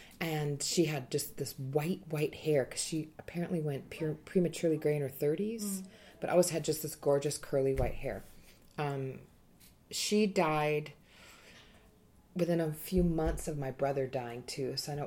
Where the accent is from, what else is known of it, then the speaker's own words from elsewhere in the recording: Steele, North Dakota, United States; also born or lived in Bismarck; First 12 years in Steele, North Dakota, and then moved to Bismarck.